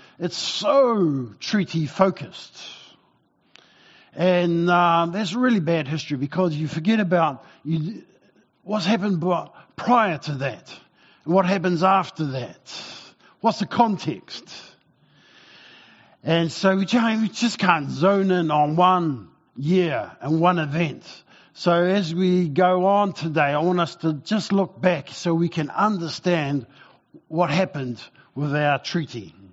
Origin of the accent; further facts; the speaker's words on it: Porirua, Wellington, New Zealand; I grew up in Porirua, just half an hour north of Wellington.